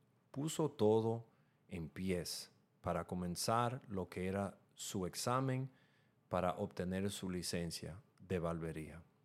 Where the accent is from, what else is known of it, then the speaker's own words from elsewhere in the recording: Dominican Republic; now in United States; nosotros como latinos, especialmente los dominicanos, cuando llegamos aquí a los Estados Unidos